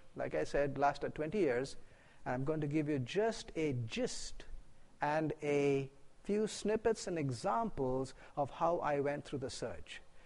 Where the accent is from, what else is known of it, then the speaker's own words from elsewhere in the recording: India; I come from India. India is a very diverse country, diverse in language, diverse in dress, diverse in food